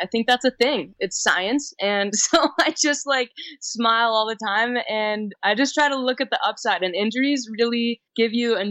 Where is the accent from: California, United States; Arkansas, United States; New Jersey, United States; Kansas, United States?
California, United States; Squaw Valley; also born or lived in Truckee; Yeah, I was born in Truckee. I grew up in Squaw Valley.